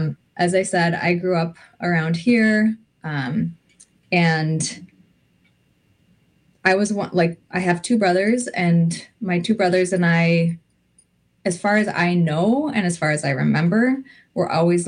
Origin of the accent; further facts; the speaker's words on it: St. Paul, Minnesota, United States; also born or lived in Ontario, Canada; I am Mohawk from Tiendanega, Mohawk Territory, which is in Southern Ontario. I grew up in Minnesota, just outside of St. Paul